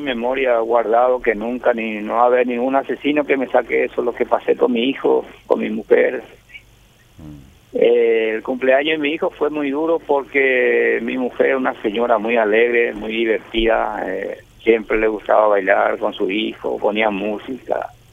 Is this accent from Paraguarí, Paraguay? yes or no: yes; Carapeguá, Paraguarí, Paraguay; moved away; Yo soy carapegüeño.